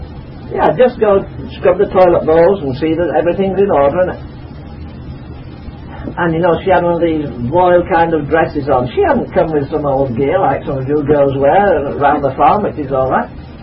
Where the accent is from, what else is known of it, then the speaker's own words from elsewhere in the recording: United States; and I'm from America, and I can really get this place going.